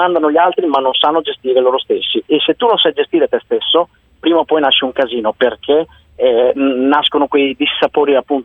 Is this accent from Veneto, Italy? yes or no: yes; Venice, Veneto, Italy; Le lenticchie purtroppo noi nel nord, io sono veneziano